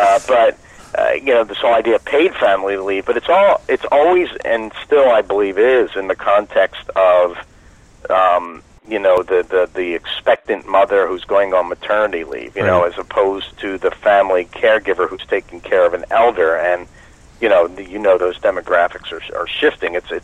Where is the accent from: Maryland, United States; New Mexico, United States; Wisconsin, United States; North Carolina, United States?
North Carolina, United States; And I'm usually not, but I'm from North Carolina, and one of the guys is from my town where we live in Huntersville.